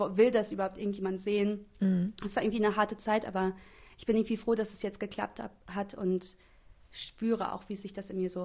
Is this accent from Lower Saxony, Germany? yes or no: yes; Jever, Lower Saxony, Germany; also born or lived in Oldenburg; Wir sind in Jever aufgewachsen und dann nach Oldenburg gezogen aus Familiengründen und also sind dann hier auch zur Schule gegangen